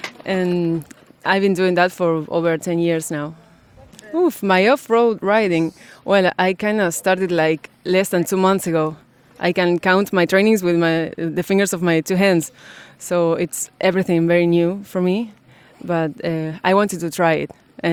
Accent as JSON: {"language": "English", "town": "San Lorenzo", "region": "Santa Fe", "country": "Argentina", "said": "I'm from Argentina. I live in a city called San Lorenzo."}